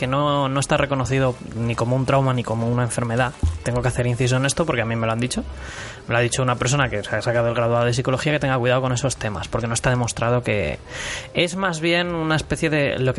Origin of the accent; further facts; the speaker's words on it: Castromil, Galicia, Spain; Castromil, en Ourense. En mitad de las puñeteras montañas.